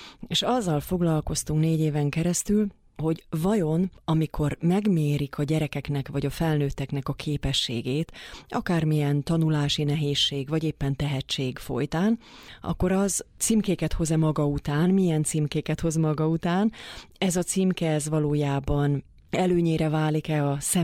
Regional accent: Pálmonostora, Bács-Kiskun, Hungary; hanem kis falu, tehát egy Isten háta mögötti kis falucska ez, ahonnan származom.

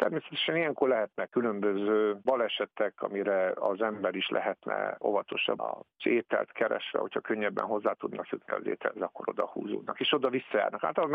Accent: Sovata, Mureș County, Romania; én a Szovárta környékéről származom

